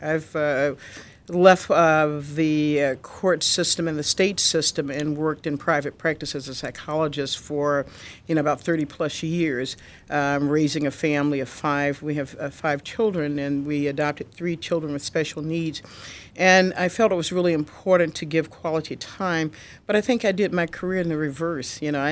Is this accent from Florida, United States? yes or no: yes; Florida, United States; now in Michigan, United States; I grew up in Florida, where my mother believed in giving back.